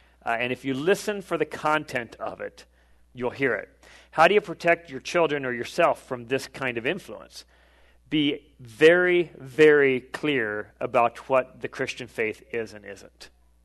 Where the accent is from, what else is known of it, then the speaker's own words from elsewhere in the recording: South Dakota, United States; I'm from South Dakota. I think we lead the league. So we had racism in Sioux Falls.